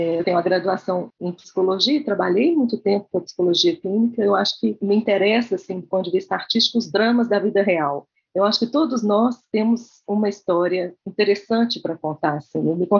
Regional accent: Minas Gerais, Brazil; Eu sou mineira, nós somos da terra de Guimarães Rosa, né?

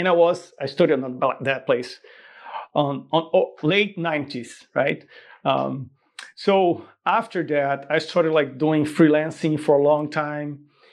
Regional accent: Bahia, Brazil; I came from Bahia, Brazil, and it's a place by the beach.

